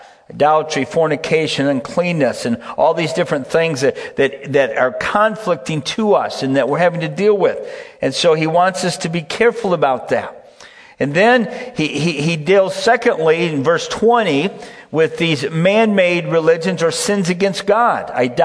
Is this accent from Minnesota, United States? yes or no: no; Michigan, United States; now in Wisconsin, United States; and I grew up in Michigan, but I've been in Wisconsin now for almost 30 years.